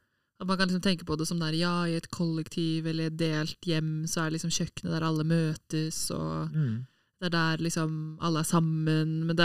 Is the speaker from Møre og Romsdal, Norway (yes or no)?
no; Bergen, Vestland, Norway; jeg er fra Bergen, da. Vi hadde ikke spisestue, vi altså.